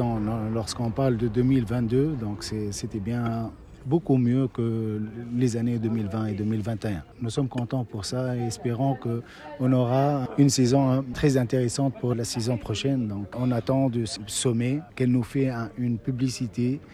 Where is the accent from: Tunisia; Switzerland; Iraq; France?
Tunisia; French is a second language; Pour nous, la francophonie, c'est notre deuxième langue en Tunisie, comme vous saviez.